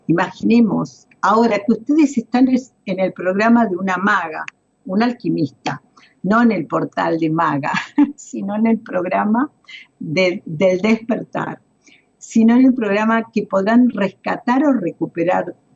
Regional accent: Villa Clara, Entre Ríos, Argentina; la escuela primaria, la escuela secundaria que realicé en mi pueblo, en Villa Clara, Entre Ríos.

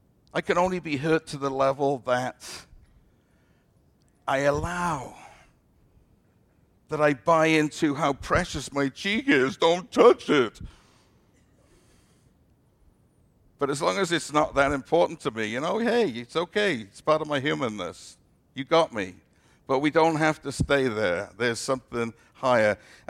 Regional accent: United Kingdom; now in Texas, United States; I still think of myself somewhat as British sometimes. But I know I'm a Texan now, yeah.

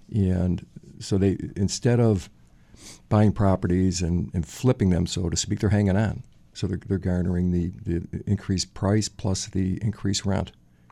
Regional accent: Buffalo, New York, United States; I grew up in South Buffalo, so I'm probably more familiar with that market than others.

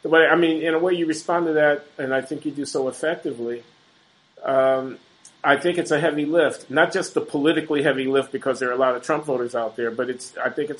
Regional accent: Chicago, Illinois, United States; That's the kind of community that I grew up in on the South Side of Chicago.

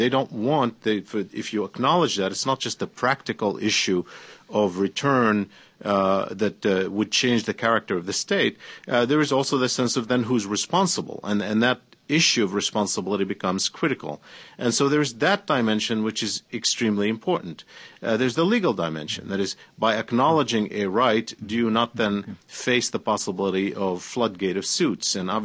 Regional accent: United States; I'm an American of Palestinian origin.

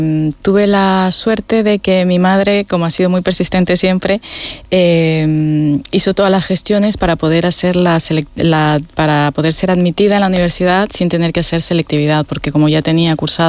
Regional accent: Guayaquil, Guayas, Ecuador; born there; moved away; Yo nací en Guayaquil, y cuando nació mi hermana 2 años más tarde, mis padres se desplazaron al pueblo de origen de mi padre, que es una zona del litoral ecuatoriano.

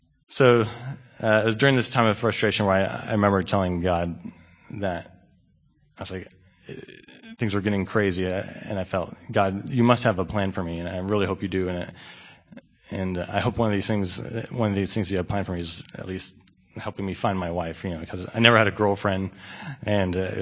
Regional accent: Israel; moved away; also born or lived in United States; as an American growing up in Israel, you never really felt completely at home because you're very different compared to everyone else, especially as an American and a Christian, definitely a minority here.

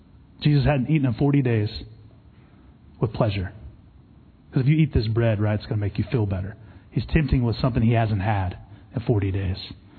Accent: Texas, United States; Like I'm from Texas. I like trucks.

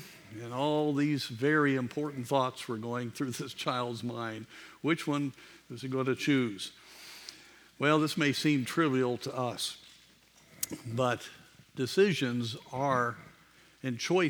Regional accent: Colorado, United States; I grew up in the Rocky Mountains, and many times my dad would point out to me the Continental Divide

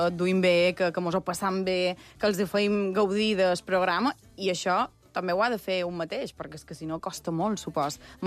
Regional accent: Sencelles, Balearic Islands, Spain; now in Palma, Spain; Jo vaig néixer a Sencelles, he viscut pràcticament tota la meva vida a Sencelles, visc a Palma des de fa un poc més de 4 anys

